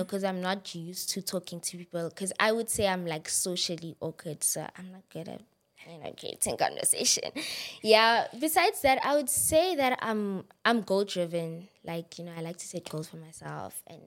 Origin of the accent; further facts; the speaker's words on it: Centurion, Gauteng, South Africa; Okay, if you want to know, I am from Pretoria. I've been like staying in Pretoria. I'm from Centurion.